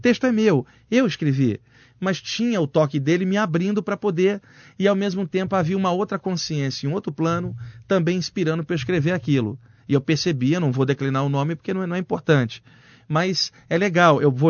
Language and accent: Portuguese; Rio de Janeiro, Brazil; eu sou carioca, eu nem me lembrava desse feriado, cara.